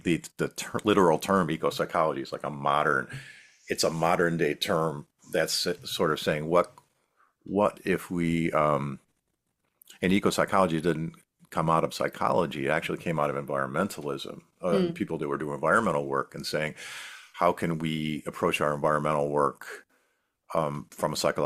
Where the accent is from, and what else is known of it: Buffalo, New York, United States; born or raised there